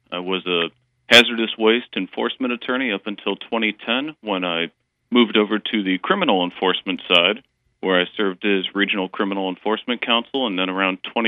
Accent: Cleveland, Ohio, United States; We're originally from Cleveland, Ohio, and my wife and I had just started a family.

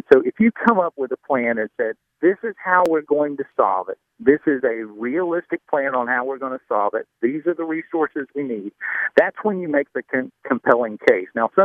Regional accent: North Carolina, United States; I come from North Carolina, and in basketball, they call that the four-corner stall

